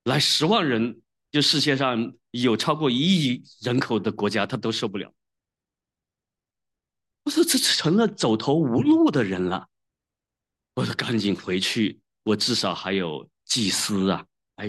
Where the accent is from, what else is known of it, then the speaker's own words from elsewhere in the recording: Wenzhou, Zhejiang, China; 你比如说我们温州人特别喜欢抱团，是不是？